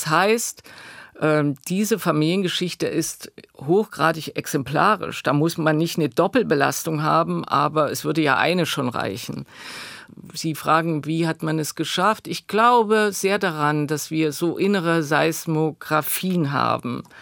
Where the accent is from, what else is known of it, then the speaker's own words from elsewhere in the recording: East Germany, Germany; Und ich glaube, dass wir da viel tastender, suchender als Ostdeutsche sind.